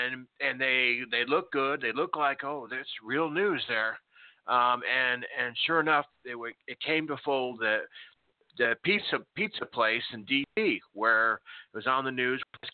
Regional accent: Oklahoma, United States; And he actually did a story about my hometown here in Oklahoma when we got hit by a tornado several years ago

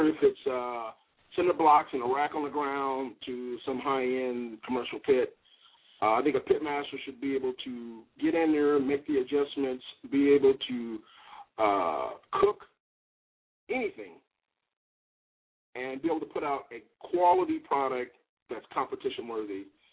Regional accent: Iowa, United States; You know, I'm from Iowa, man, and so, you know, I've cooked everything.

